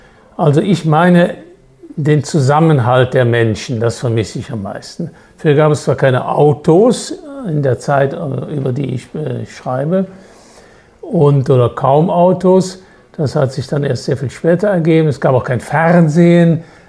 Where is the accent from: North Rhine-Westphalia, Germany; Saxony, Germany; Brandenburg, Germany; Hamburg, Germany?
North Rhine-Westphalia, Germany; Höfen; ich komme aus Höfen bei Monschau, mitten in der Nordeifel.